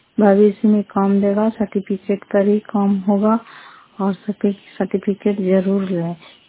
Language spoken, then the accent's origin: Hindi; Nalanda, Bihar, India; फतेहपुर पंचायत मकरौता जिला नालंदा करापत्ता ब्लॉक के निवासी हूँ